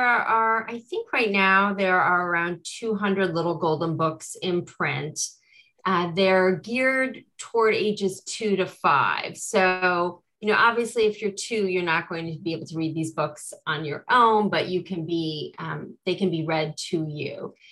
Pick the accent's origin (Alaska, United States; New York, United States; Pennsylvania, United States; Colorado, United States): New York, United States; Jamestown; because I grew up in Jamestown